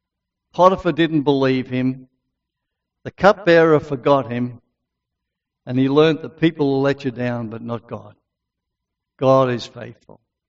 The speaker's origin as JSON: {"language": "English", "country": "Australia", "said": "I'm just an Aussie battler."}